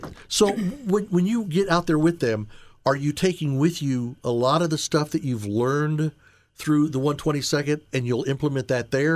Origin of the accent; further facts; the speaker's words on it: Eagledale, Indiana, United States; When I was a kid growing up, in the beginning of growing up, like until I was about six, we grew up in Eagledale, which is a suburb of Indy, northwest.